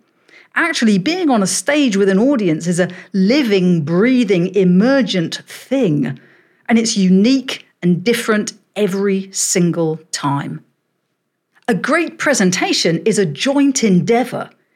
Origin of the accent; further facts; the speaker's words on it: United Kingdom; being British, I'm not very good with those